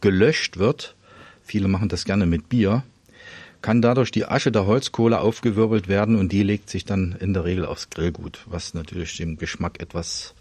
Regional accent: Thuringia, Germany; Ja, ich bin ja als Thüringer so ein bisschen Bratwurst sozialisiert.

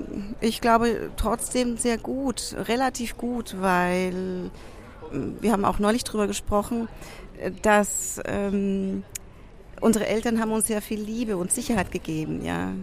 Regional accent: Chile; also mitzuteilen, wir kommen aus Chile.

